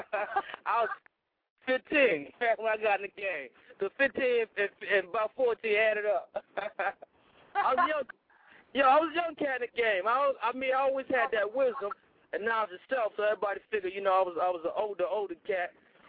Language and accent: English; Brooklyn, New York, United States; That was a Brooklyn Queens thing. You know what I mean? And I'm from Brooklyn, he from Queens, and we just clashed.